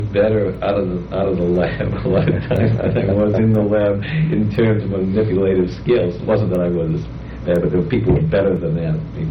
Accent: Lowell, Massachusetts, United States; And so I grew up in Lowell, which is north of Boston, and went through grammar school and then through high school there in Lowell.

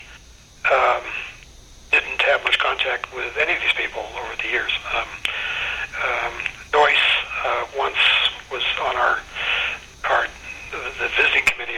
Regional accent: Oakland, California, United States; I think I grew up there. I mean, I was a kid from East Oakland, and I didn't have much experience in life, and except on the streets

